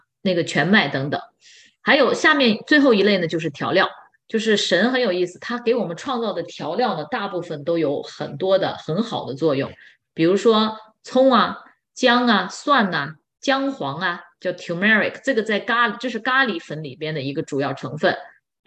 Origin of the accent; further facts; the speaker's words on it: China; 我们中国人很喜欢喝大米粥哈